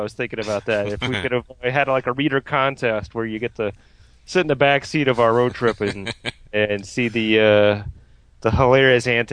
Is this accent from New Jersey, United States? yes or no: no; Ohio, United States; born there; And he had the audacity to criticize my Southern accent, which you know is about as natural as it gets for somebody born in Ohio.